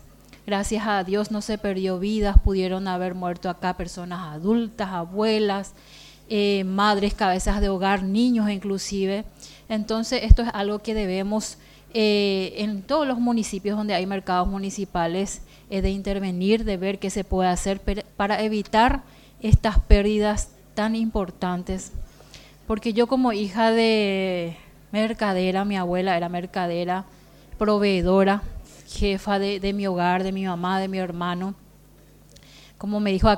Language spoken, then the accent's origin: Spanish; Paraguay; pasaron y están pasando un momento demasiado triste, ¿verdad?, que nos afecta a todos como paraguayos.